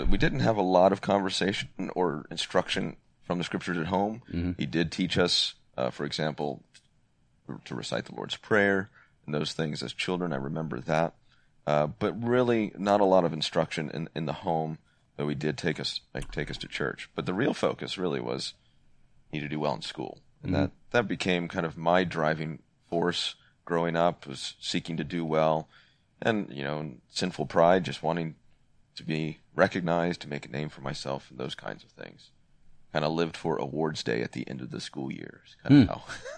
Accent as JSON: {"language": "English", "region": "the South", "country": "United States", "tie": "born or raised there", "said": "Growing up in the South, you have a lot of religiosity, if I can put it that way."}